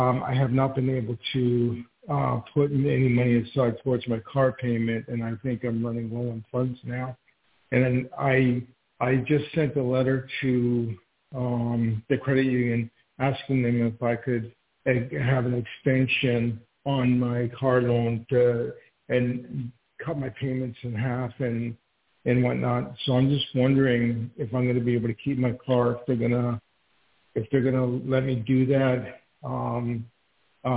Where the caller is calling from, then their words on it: New York, United States; Well, I'm calling from New York